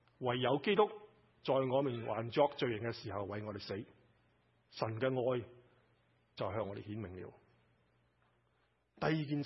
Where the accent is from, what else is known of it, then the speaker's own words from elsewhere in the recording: China; 虽然我哋中国人系未被掳过，但系嘅时候，我哋中国人都系有好多事